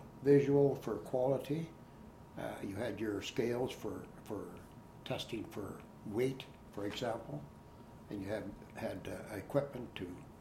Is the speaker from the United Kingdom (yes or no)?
no; Yellow Grass, Saskatchewan, Canada; Well, I suppose it would be my hometown, Yellow Grass.